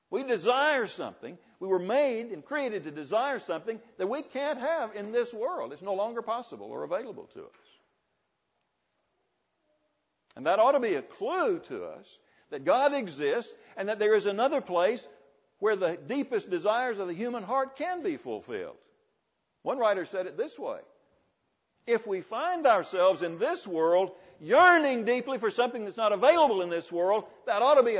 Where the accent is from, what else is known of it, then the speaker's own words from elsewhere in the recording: Arkansas, United States; born there; There was a mix-up in the paperwork, and I was born in Arkansas in the United States.